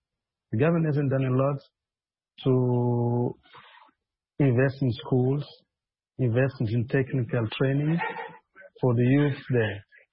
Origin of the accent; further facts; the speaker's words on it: Mozambique; I'm a journalist from Mozambique.